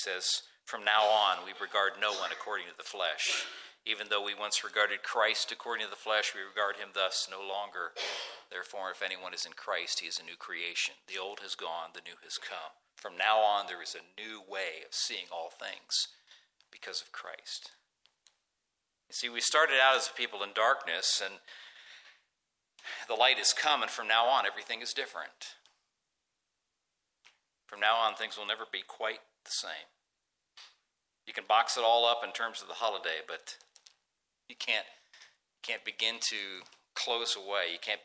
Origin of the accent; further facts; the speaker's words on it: Ohio, United States; I grew up in Northeast Ohio, and my dad had largely been involved in building the house that I was, you know, born to hospital, brought to, raised in, lived most of my life in.